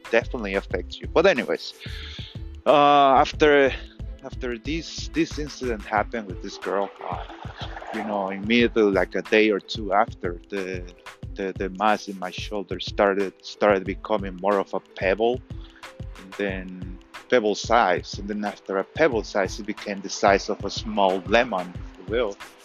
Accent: Guatemala; English is a second language; moved away as an adult; now in United States; I am a guy from Guatemala. Currently, I am 39 years old. I'm about to turn 40 next year. I'm an illegal immigrant here in the United States

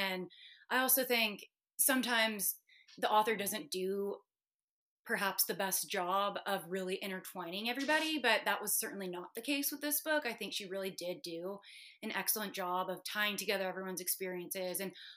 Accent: Austin, Texas, United States; I live in Austin and I grew up in Austin. And when I was growing up here, Austin was more of a small town

